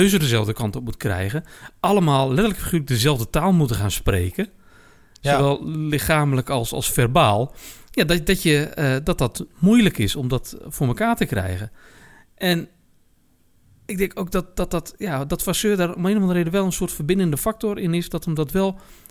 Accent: northern Netherlands, Netherlands; Kijk, wij zijn Noorderlingen, alle drie.

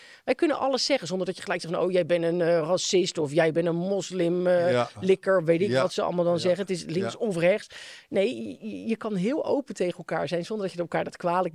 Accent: Wassenaar, South Holland, Netherlands; Ik kom zelf uit Wassenaar.

